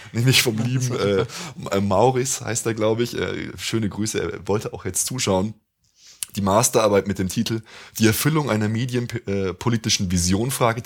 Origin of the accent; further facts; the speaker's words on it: Bavaria, Germany; also born or lived in Munich / Turkey; Danach unter das Schloss Neuschwanstein in die Nähe von Füssen gezogen, dort aufgewachsen. Die nächsten Stationen waren Augsburg und jetzt wieder immerhin der Speckgürtel von München.